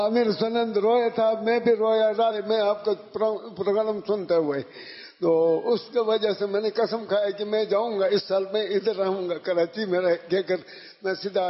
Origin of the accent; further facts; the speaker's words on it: Gilgit, Gilgit-Baltistan, Pakistan; میں گلگت بنجی کا ہوں سر